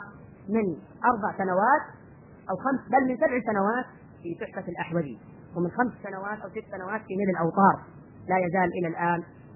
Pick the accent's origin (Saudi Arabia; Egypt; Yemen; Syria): Saudi Arabia; جنوب بلادنا السعودية